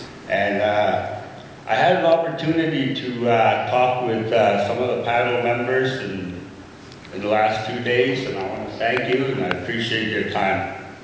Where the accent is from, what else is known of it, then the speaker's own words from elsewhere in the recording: Old Crow, Yukon, Canada; I'm here from Old Crow, representing the Muntut government.